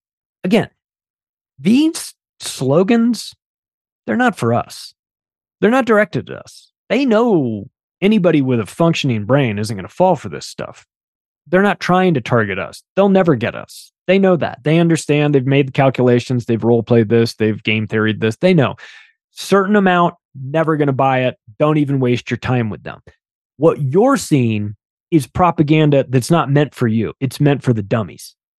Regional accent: California, United States; How many schools are there in California? I grew up in California.

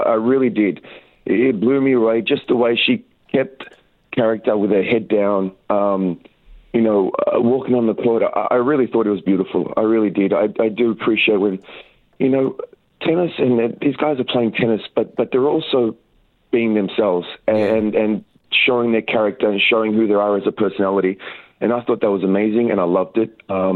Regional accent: Australia; as an Australian

